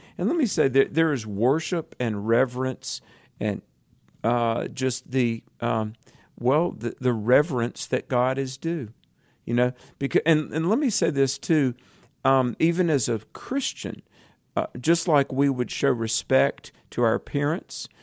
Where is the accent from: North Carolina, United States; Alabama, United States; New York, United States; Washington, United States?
North Carolina, United States; In my home state of North Carolina